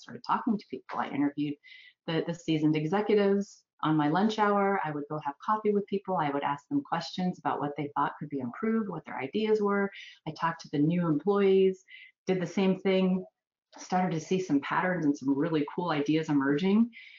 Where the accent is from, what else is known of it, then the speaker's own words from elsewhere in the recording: Phoenix, Arizona, United States; after growing up in Phoenix, Arizona my whole life, I wanted to go to LA.